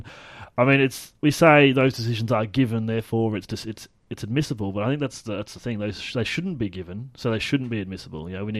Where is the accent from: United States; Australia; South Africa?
Australia; I saw the replay, and I wasn't convinced, but being Australian, I'll very much take it.